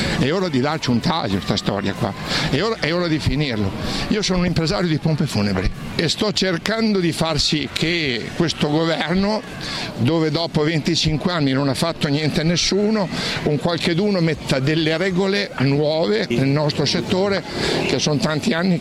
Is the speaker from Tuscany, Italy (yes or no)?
no; Milan, Lombardy, Italy; Io sono milanese